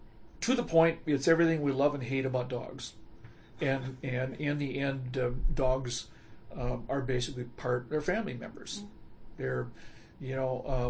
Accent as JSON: {"language": "English", "region": "Minnesota", "country": "United States", "said": "I said, I'm from Minnesota"}